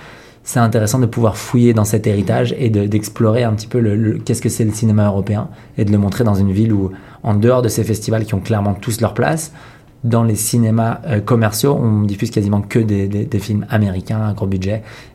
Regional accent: France; parce que je suis français

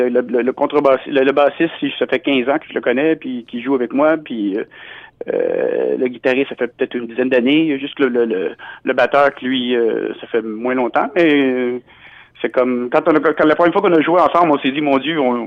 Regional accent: Quebec, Canada; Je viens de l'Abitibi, puis quand j'étais jeune, là, la radio qu'on avait, il n'y avait pas beaucoup de postes de radio, mais il y en avait un francophone. Je viens du Témiscamingue.

